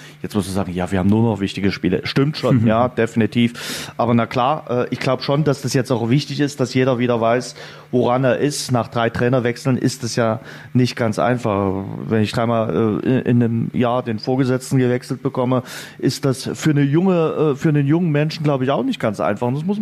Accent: Dresden, Saxony, Germany; Und das sage ich als Dresdner.

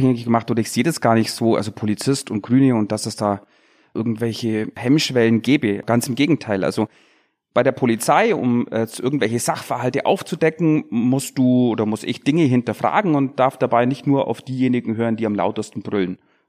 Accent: Bad Wörishofen, Bavaria, Germany; ich komme aus Bad Würdeshofen im Unterallgäu.

